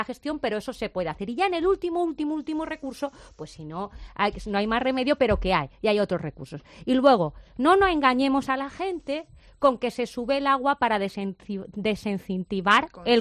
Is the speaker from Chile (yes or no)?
no; Mijas, Andalusia, Spain; veo por mi pueblo las grúas construyendo, la cara de mijas para arriba